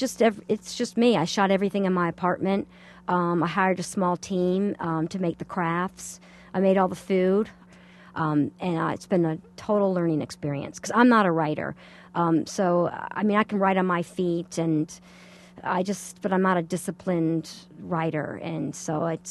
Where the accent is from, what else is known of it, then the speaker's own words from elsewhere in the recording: the South, United States; I grew up in the South, and there were hospitality shows that I was obsessed